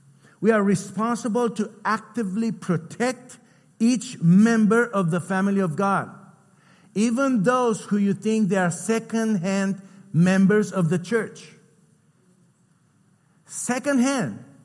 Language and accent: English; Romania; I'm from Romania.